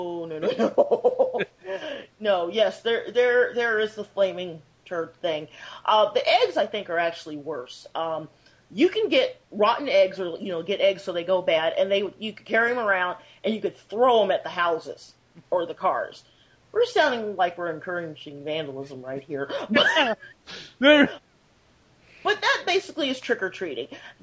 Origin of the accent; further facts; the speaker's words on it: Illinois, United States; I'm from Illinois, and part of my family is Amish.